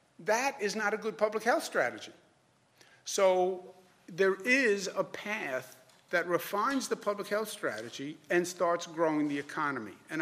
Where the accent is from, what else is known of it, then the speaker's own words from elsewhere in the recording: New York, United States; I'm a New Yorker born and bred. I'm New York tough.